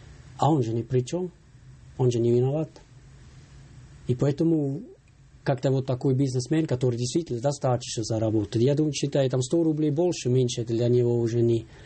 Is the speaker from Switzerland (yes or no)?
yes; Switzerland; born there; Russian is a second language; Я родился в Швейцарии, я получил, у меня возможность была очень хорошее образование получать